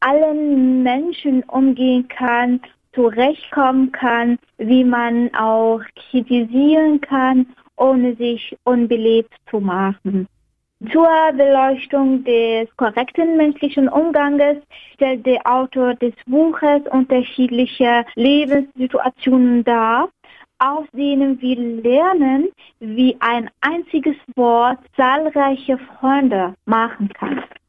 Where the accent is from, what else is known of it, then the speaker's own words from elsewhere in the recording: Algeria; 26 Jahre alt. Ich komme aus Algerien.